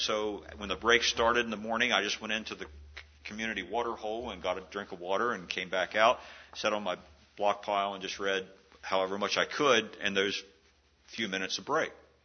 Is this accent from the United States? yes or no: yes; Maryland, United States; I was working at a cement block factory in my hometown back in Maryland